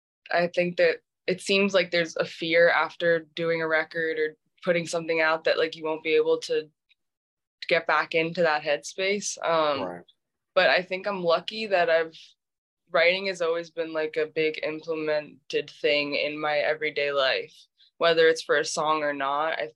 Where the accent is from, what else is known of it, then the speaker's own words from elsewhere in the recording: New York City, New York, United States; I mean, I grew up in Meatpacking District, like West Village area.